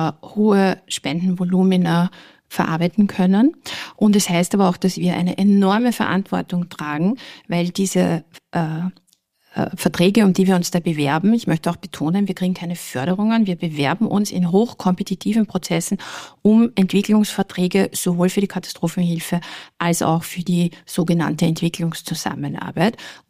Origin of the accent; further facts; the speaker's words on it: Vienna, Austria; Und ich bin eine Österreicherin und vor allem eine Wienerin mit Leib und Seele, also gar keine Frage.